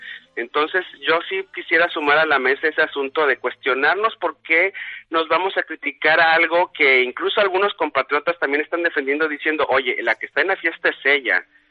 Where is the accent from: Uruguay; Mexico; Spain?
Mexico; es algo que nosotros entendemos bien como mexicanos